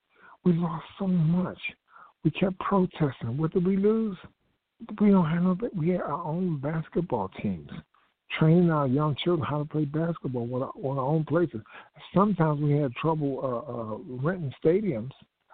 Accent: Philadelphia, Pennsylvania, United States; I'm from Philadelphia, and we had our own hospitals and medical facilities here in Philadelphia, training facilities.

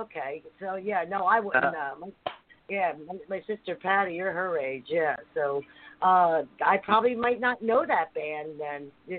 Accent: Harrison, New Jersey, United States; Yeah, I'm originally from Harrison.

